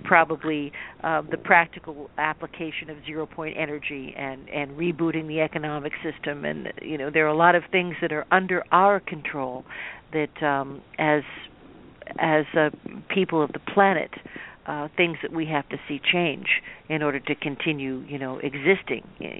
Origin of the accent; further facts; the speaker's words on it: New York City, New York, United States; born there; I'm speaking as I'm a Canadian citizen, but I was born in New York City, so speaking as an American, I guess